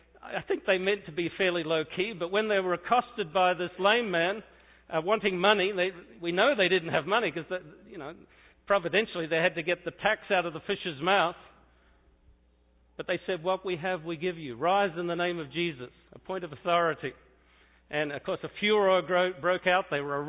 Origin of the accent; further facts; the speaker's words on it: Australia; it looked like the South Pacific, where I'm from. I'm from Australia, but next to it is the South Pacific